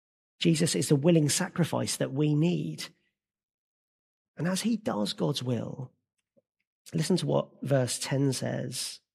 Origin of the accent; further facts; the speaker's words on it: Barming, South East England, United Kingdom; Now, I grew up in Barming near Maidstone and went to school in Kent.